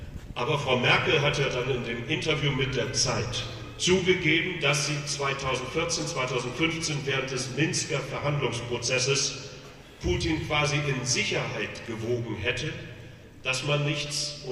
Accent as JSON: {"language": "German", "region": "Berlin", "country": "Germany", "said": "Also wir sind ja hier im schönen Schwaben in Baden-Württemberg. Ich bin aus Berlin."}